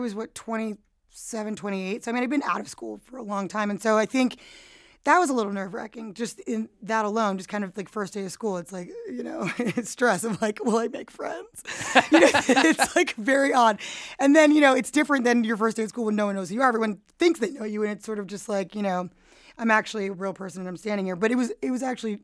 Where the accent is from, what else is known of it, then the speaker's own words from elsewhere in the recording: New York City, New York, United States; I mean, it is my hometown, it's my stomping ground.